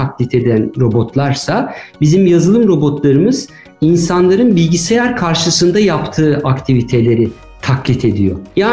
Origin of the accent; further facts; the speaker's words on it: Ankara, Turkey; Ben 1969 Ankara doğumluyum. Bütün eğitim hayatım Ankara'da geçti.